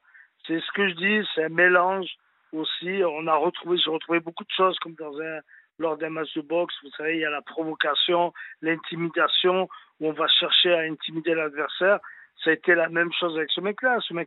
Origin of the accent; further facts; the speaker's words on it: Bordeaux, Nouvelle-Aquitaine, France; moved away as an adult; now in Paris, France; J'avais quitté Bordeaux, vu que j'étais de Bordeaux.